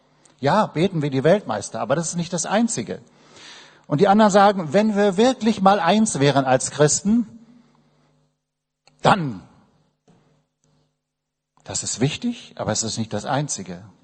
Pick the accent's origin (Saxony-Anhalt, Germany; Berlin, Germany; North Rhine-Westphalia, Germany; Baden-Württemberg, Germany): Berlin, Germany; Das gilt für Berlin, auch wenn wir uns manchmal ein bisschen sperren als Berliner.